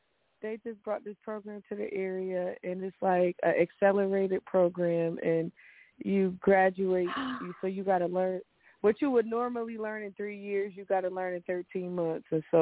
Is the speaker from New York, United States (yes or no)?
yes; New York, United States; I'm from New York.